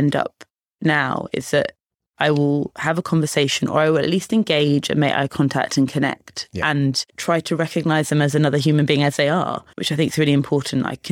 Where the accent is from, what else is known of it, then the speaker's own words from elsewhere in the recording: High Wycombe, South East England, United Kingdom; I spent most of my adolescence and childhood in High Wycombe, just outside High Wycombe in Buckinghamshire.